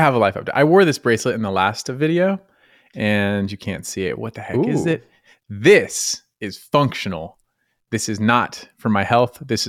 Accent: Colorado, United States; I'm from Colorado, but wake up like this.

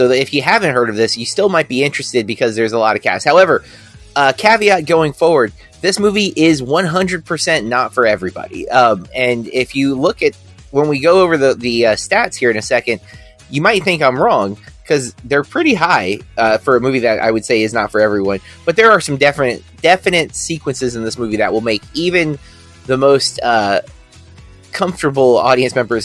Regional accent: United States; See, I feel like that's just me being an American, but no.

